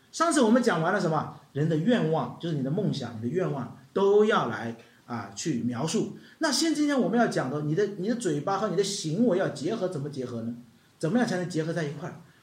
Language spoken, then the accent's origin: Chinese; China; 我们中国人说救人一命什么就佛教用语说，哎，救人一命胜造七级啊